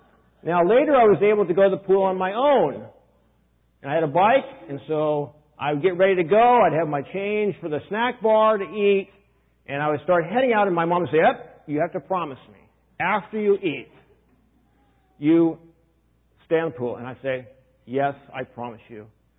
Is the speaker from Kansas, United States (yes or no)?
yes; Kansas, United States; Now, I grew up in Kansas, and they had hot summers, maybe not as hot as this summer, but they had hot summers, and we didn't have air conditioning.